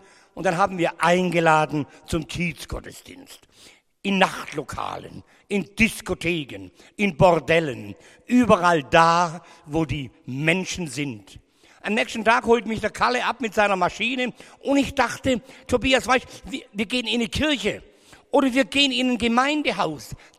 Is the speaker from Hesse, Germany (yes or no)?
no; Ulm, Baden-Württemberg, Germany; born there; Ihr Lieben, ich bin ganz in der Nähe von hier geboren. Kennt ihr Ulm-Wieblingen? Ich bin in Wieblingen geboren